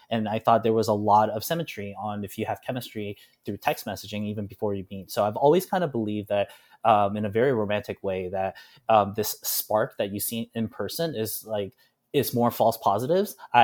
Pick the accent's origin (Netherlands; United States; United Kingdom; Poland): United States; growing up in America predominantly, that's an ideal that I couldn't get over.